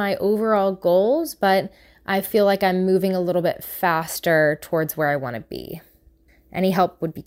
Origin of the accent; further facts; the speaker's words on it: Kennesaw, Georgia, United States; I'm from Kennesaw, Georgia.